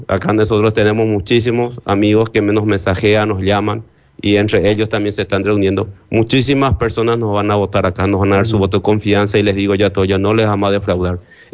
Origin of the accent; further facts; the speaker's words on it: Paraguay; tenemos que darle una lección de cátedra a los corruptos, y tenemos que ganar como paraguayos.